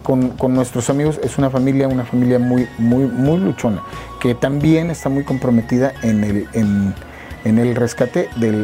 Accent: Puente de Ixtla, Morelos, Mexico; Jojutla de Juárez, Morelos, en el sur del estado, de donde somos oriundos. Yo aprovecho para decir, soy de Puente de Ixtla, Morelos

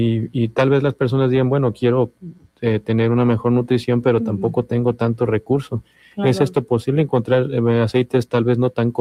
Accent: Mexico; como buen mexicano, entre comidas

